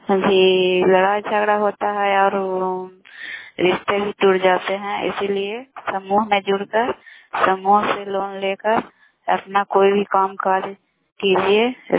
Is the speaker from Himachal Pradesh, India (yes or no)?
no; Bihar, India; हरसाम पंचायत शाम परखानकरा जिला नालंदा के निवासी हूँ।